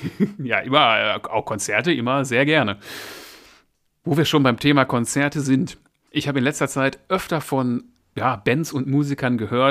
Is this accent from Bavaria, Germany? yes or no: no; Essen, North Rhine-Westphalia, Germany; now in Moers, Germany; Aber ich bin kein Urmörser, ich komme ursprünglich aus Essen, das ist der Niederrhein.